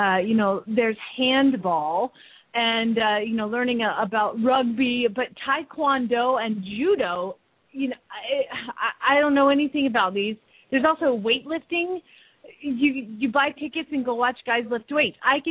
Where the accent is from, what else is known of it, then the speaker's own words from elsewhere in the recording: Atlanta, Georgia, United States; I'm from Atlanta, and I was there for the 1996 Summer Olympic Games